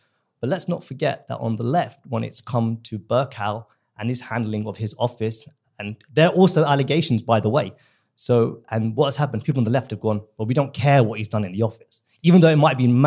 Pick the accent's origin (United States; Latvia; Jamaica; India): India; I'm from the subcontinent, I'm from India